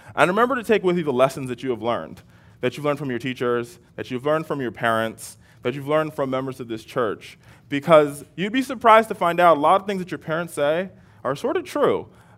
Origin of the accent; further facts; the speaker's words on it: Fort Lauderdale, Florida, United States; being that I'm from Florida, I'm a Fort Lauderdale High School graduate.